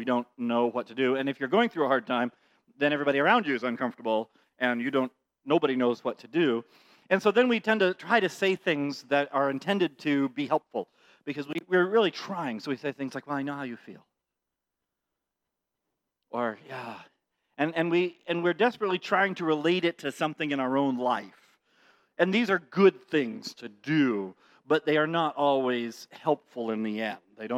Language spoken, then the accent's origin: English; Maine, United States; I grew up in Little Baptist Church in Southern Maine, and have been taught the truth my whole life.